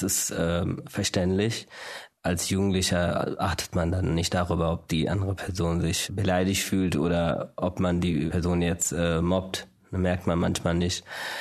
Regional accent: India; German is a second language; now in Germany; Ich bin in Indien aufgewachsen mit den Leuten, die dann halt Turban tragen und wo die Väter langen Bart haben oder die Söhne später auch.

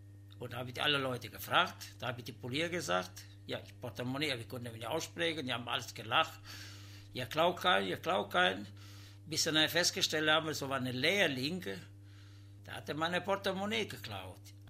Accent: Italy; now in Germany; ich habe meine Enkelkinder hier und ich will nicht zurückgehen nach Italien, weil ich habe meine Rente hier

